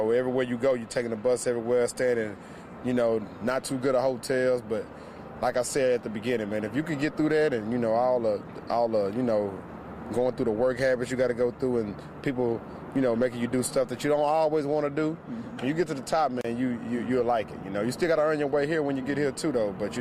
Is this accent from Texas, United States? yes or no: yes; Houston, Texas, United States; I'm from Houston, Texas.